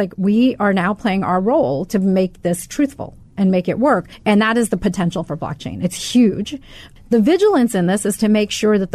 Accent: United States; So my parents are immigrants, and as we were growing up here, we've lived in dual cultures. So we're American.

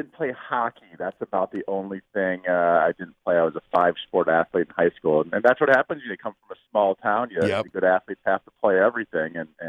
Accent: Midwest, United States; I'm from the Midwest, and it's nice to be able to raise my kids fairly close to the relatives.

